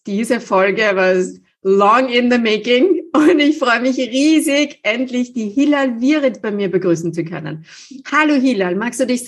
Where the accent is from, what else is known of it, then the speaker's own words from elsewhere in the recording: Austria; ich bin in Österreich aufgewachsen, in eine komplett österreichische Familie hinein.